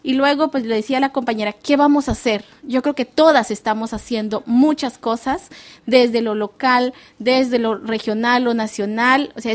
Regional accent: Guatemala; de Guatemala

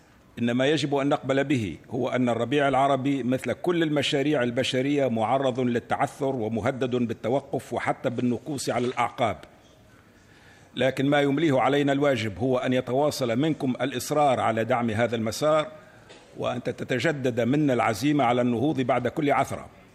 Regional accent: Tunisia; من بلدي تونس

